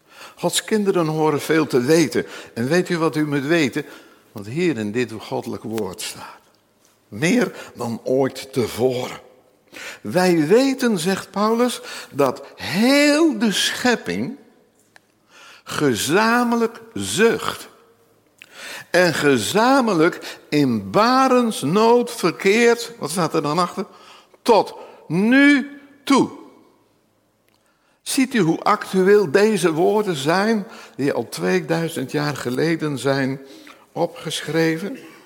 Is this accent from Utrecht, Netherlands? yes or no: no; Nunspeet, Gelderland, Netherlands; En ik ben oorspronkelijk afkomstig uit Nunspeet, dus ik kan erover meepraten.